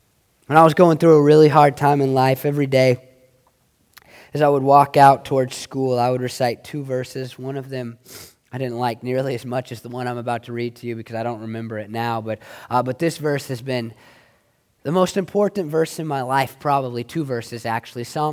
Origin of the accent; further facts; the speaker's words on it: Oregon, United States; I mean, I'm from Oregon. I have nothing in common with these people.